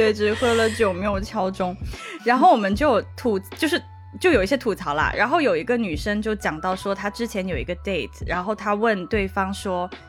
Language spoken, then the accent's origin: Chinese; Shenzhen, Guangdong, China; 我就说我是深圳人嘛